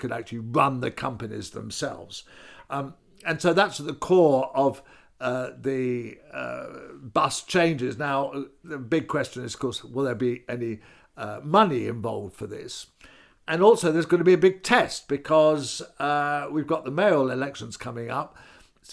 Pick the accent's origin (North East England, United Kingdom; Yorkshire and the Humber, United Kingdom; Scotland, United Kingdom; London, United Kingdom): London, United Kingdom; And of course, as a Londoner, I don't really notice it